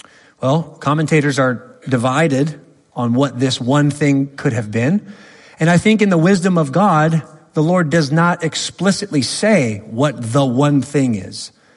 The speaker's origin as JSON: {"language": "English", "region": "California", "country": "United States", "said": "I'm from California, by the way, so I can say that."}